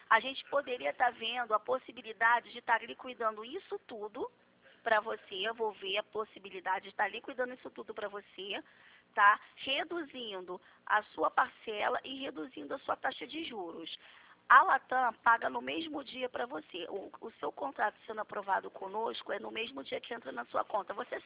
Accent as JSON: {"language": "Portuguese", "region": "Rio de Janeiro", "country": "Brazil", "said": "eu sou do Rio, né?"}